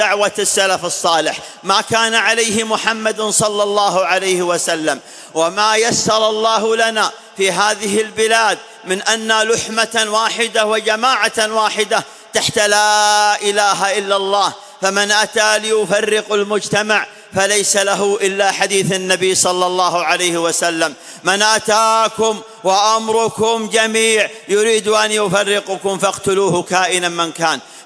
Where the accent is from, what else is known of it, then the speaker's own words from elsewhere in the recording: Saudi Arabia; إنهم يسعون أن يكون في بلادنا المملكة العربية السعودية شيء من الفوضى